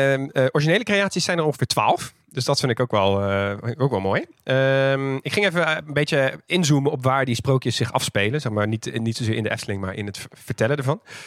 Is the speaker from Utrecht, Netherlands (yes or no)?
yes; Amersfoort, Utrecht, Netherlands; Maar dus ook van Amersfoort, waar ik vandaan kom.